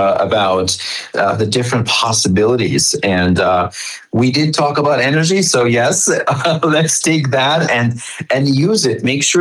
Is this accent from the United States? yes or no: no; Egypt; I started my work as an English language teacher back in Egypt, where I come from.